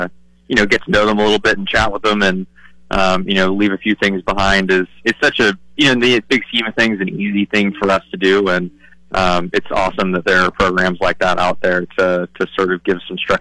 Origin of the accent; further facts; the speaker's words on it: West Coast, United States; growing up on the West Coast, you know, during that era